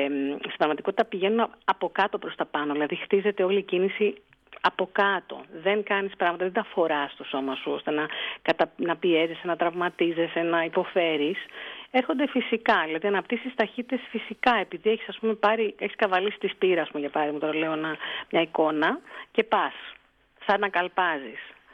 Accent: Greece; επειδή είμαστε Έλληνες και μπορούμε και τα εξηγούμε καλύτερα

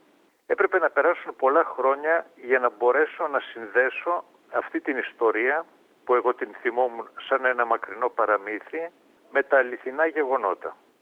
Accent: Thessaly, Greece; Όταν ήμουν μικρός και ζούσα στο χωριό μου στο Βόρειο Πήλιο

